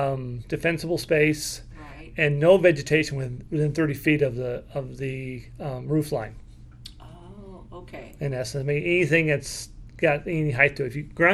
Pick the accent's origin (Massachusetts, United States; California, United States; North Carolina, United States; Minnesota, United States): California, United States; West Point; I grew up in District 2 around West Point.